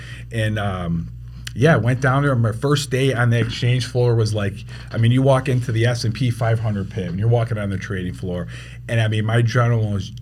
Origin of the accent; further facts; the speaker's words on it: Worth, Illinois, United States; Born and raised there. You know, big Italian family. Got four brothers, two sisters.